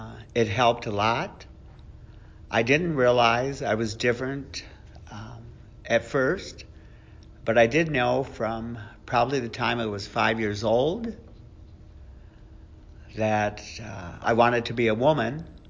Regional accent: Dearborn Heights, Michigan, United States; I grew up in Dearborn Heights. I went to William H. Thorne as a child, and then I went to Allen Park High School as a teenager.

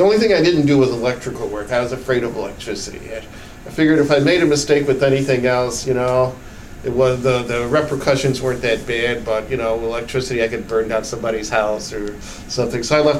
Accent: Detroit, Michigan, United States; I grew up in Detroit, pretty much on the southwest side. And then when I was 11 years old, we moved over near University of Detroit, Livernois, and McNichols area.

